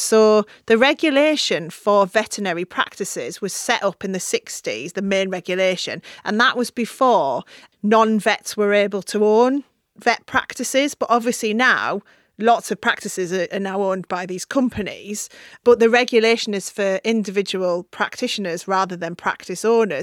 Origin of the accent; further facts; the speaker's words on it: Middlesbrough, North East England, United Kingdom; when I was growing up in Middlesbrough, the drugs sector was pretty booming, and so was the prostitution.